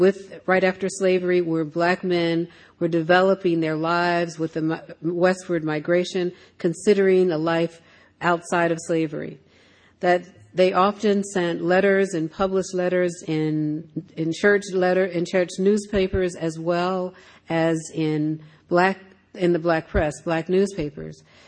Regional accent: Philadelphia, Pennsylvania, United States; The notion that I experienced of growing up in Philadelphia, and then also looking at photographs and studying here.

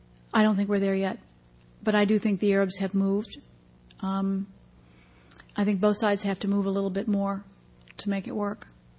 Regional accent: Ann Arbor, Michigan, United States; also born or lived in Rome; I grew up in Ann Arbor, Michigan

